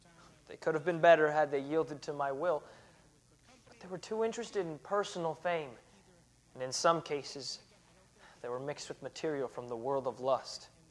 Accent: Texas, United States; I'm also graduating in December, and I'm from South Texas.

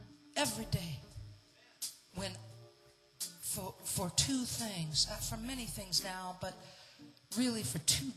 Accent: Detroit, Michigan, United States; I'm originally from Detroit, Michigan, ladies and gentlemen.

